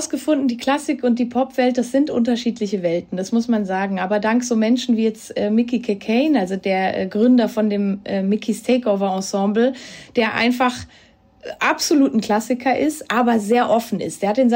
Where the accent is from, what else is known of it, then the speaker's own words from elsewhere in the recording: Switzerland; auch als Schweizerin immer wieder zurückkommen darf